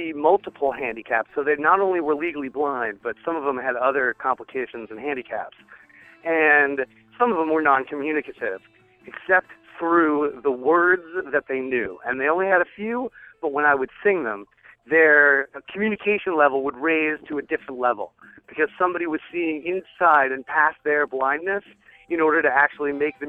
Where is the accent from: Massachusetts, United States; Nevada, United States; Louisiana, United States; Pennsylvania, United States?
Massachusetts, United States; also born or lived in California; I grew up in Massachusetts, so I have that New England sensibility. But then I went away to California and missed the season.